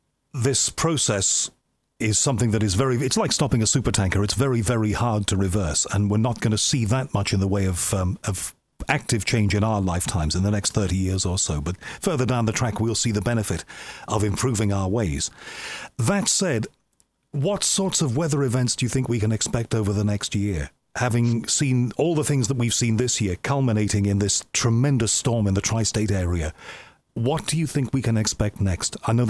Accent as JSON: {"language": "English", "town": "Liverpool", "region": "North West England", "country": "United Kingdom", "tie": "born or raised there", "said": "I grew up in Liverpool, and we have this wonderful building there called the Liver Buildings."}